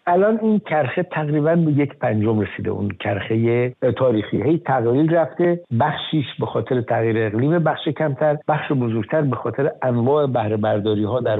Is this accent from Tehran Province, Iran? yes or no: no; Khuzestan, Iran; من حالا چون خودم به خوزستانی هستم